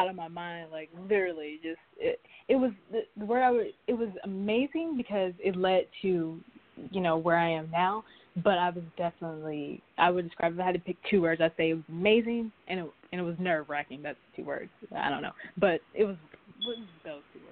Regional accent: Alabama, United States; Like I'm from Alabama, but we like live kind of like on the state line. So if we want to go to Walmart, we literally have to go to Mississippi to go to Walmart.

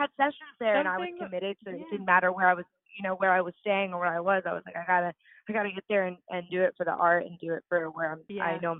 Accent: Florida, United States; Both my parents are from New York and they moved here, in their early teens, my dad moved actually when he was 18.

